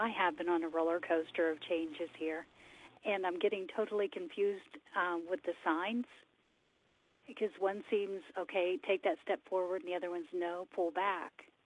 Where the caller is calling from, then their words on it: Pennsylvania, United States; I'm calling from Pennsylvania.